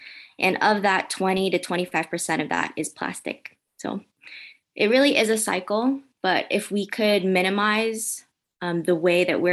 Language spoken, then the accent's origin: English; Baltimore, Maryland, United States; now in Charleston, United States; I'm from the Baltimore, Maryland area, but I'm currently a fourth year pharmacy student at the University of Charleston School of Pharmacy in Charleston, West Virginia.